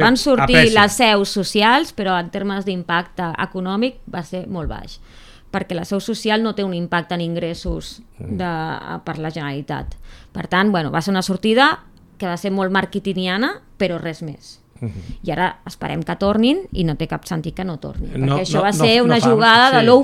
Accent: Barcelona, Catalonia, Spain; Nosaltres, que som de l'Eixample

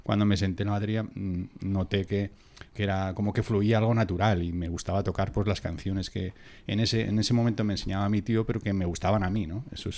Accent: Miranda de Ebro, Castile and León, Spain; Yo soy de Miranda de Ebro, de Burgos.

